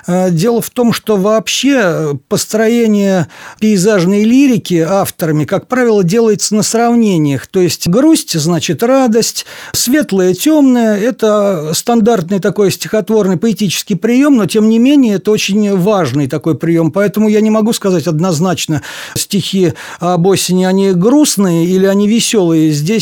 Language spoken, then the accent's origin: Russian; Samara, Samara Oblast, Russia; я коренной самарец, я родился в Самаре, мама моя тоже самарская. И несмотря на то, что я горожанин, мне, конечно, все-таки ближе природа. Ближе вот эта провинциальность.